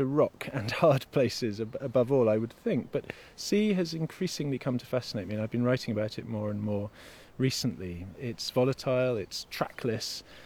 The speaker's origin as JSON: {"language": "English", "region": "East Midlands", "country": "United Kingdom", "tie": "born or raised there", "said": "I was brought up in North Nottinghamshire, a very unmountainous landscape, green sward and arable fields."}